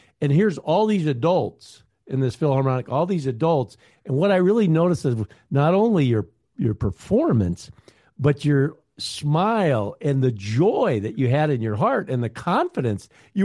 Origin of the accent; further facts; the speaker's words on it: Nebraska, United States; I grew up in Nebraska. Have you ever, in your geography class, you know, Nebraska's a lot of corn there.